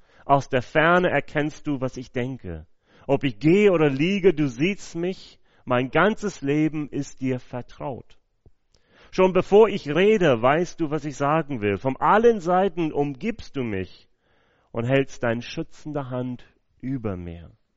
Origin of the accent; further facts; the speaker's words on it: United States; Also dafür hätte er wirklich auch in Amerika, wo ich herkomme, eine Todesstrafe dafür bekommen können.